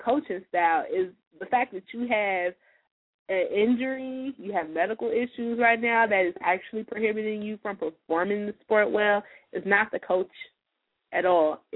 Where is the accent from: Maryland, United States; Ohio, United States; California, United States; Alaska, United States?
Ohio, United States; Cincinnati; Of course, I'm from Cincinnati.